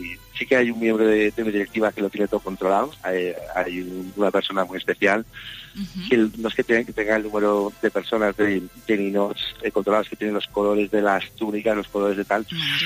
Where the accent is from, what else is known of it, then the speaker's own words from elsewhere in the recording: Valencian Community, Spain; Y pues como valencianos que somos, lo tenemos asumido que eso es así